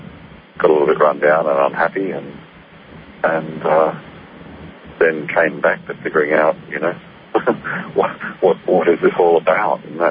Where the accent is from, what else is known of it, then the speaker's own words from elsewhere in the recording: Tasmania, Australia; also born or lived in Sydney; I was born in Sydney, Australia, and grew up in Tasmania, actually.